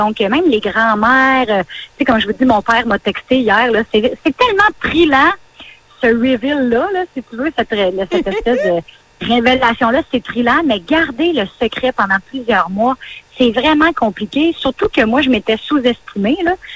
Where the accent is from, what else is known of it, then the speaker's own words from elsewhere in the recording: Cap-de-la-Madeleine, Quebec, Canada; now in Montreal, Canada; quand je suis déménagée du Cap de la Madeleine à Montréal